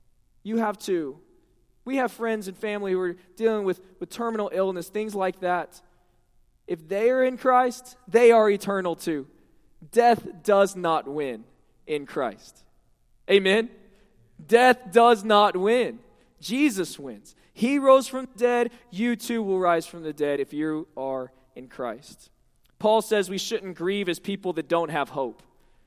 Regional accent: Houston, Texas, United States; I grew up in Houston

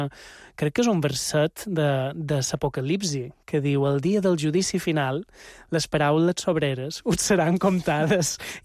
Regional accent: Ses Salines, Balearic Islands, Spain; jo som de Set Salines

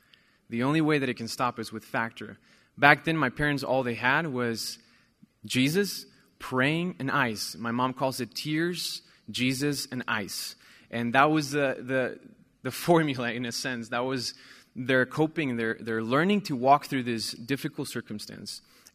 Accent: Puebla, Mexico; And so 30 years ago, I was born in Puebla, Mexico. I'm originally from there.

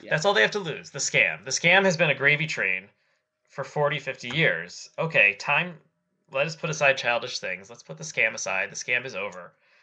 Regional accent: New Jersey, United States; I'm from New Jersey

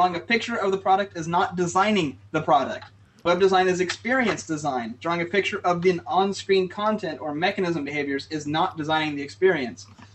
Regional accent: Oklahoma, United States; So I grew up in Oklahoma, out in like the countryside of Oklahoma, right?

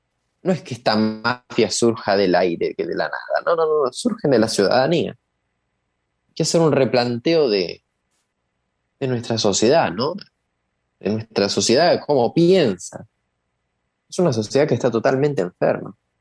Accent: Argentina; porque yo, como argentino, no solo estoy cansado, estoy profundamente, profundamente apenado

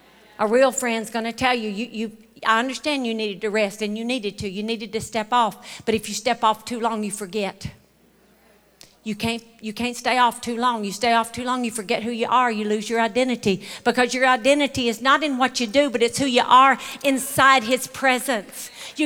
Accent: Mississippi, United States; I'm from Choctaw County, Mississippi, grew up wearing flour sack dresses on a dirt road.

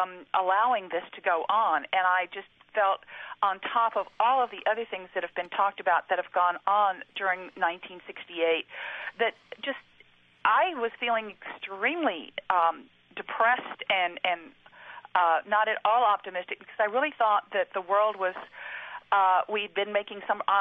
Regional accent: Houston, Texas, United States; I'm originally from Houston

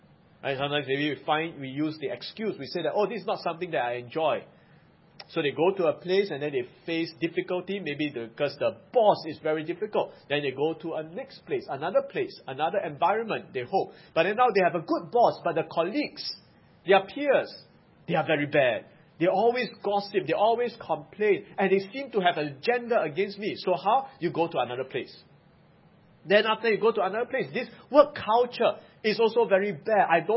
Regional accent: Singapore; growing up in Singapore

